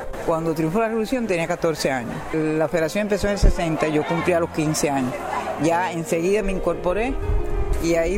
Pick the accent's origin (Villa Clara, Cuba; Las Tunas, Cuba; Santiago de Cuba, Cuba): Las Tunas, Cuba; Manatí; Nací aquí en la Guinea de Manatí.